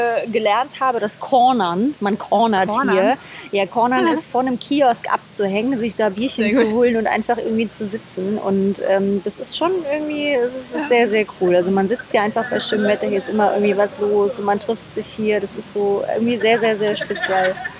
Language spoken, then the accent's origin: German; Berlin, Germany; also born or lived in Rostock / Leipzig / Erfurt; Dann sind wir nach Berlin gezogen, nach Ostberlin. Dann habe ich in Prenzlauer Berg, Berlin gewohnt. Bin dann da auch eingeschult worden.